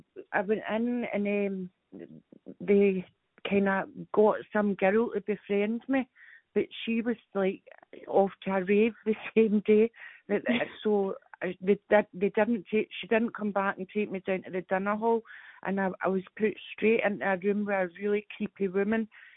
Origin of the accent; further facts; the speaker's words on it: East Kilbride, Scotland, United Kingdom; also born or lived in Waterfoot; And then they moved back to East Kilbride. I was born in East Kilbride.